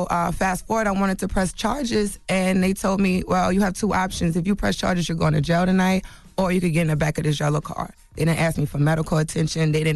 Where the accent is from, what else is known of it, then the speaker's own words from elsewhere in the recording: New Orleans, Louisiana, United States; I'm from New Orleans, been here 10 years. I don't have family here.